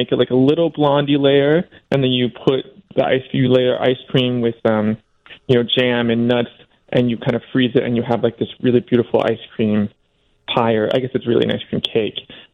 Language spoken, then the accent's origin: English; Cincinnati, Ohio, United States; I grew up in Cincinnati, so I know that, you know, there are certain things, you know, like people love to, you know, say mean things about Cincinnati chili